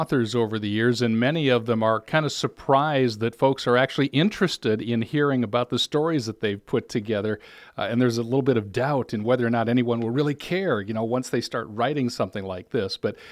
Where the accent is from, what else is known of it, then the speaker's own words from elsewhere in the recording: Dubuque, Iowa, United States; because I'm from Dubuque originally.